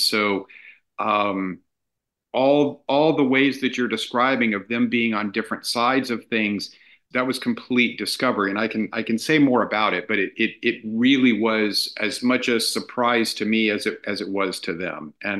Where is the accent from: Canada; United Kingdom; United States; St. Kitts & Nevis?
United States; Corpus Christi, Texas; Another aspect of this is that when I was growing up in Corpus and this thing was happening, we really got one story.